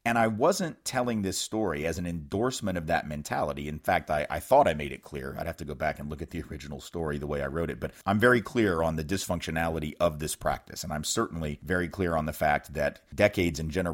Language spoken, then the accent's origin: English; Nashville, Tennessee, United States; growing up in Nashville, Tennessee, my parents had always been very clear.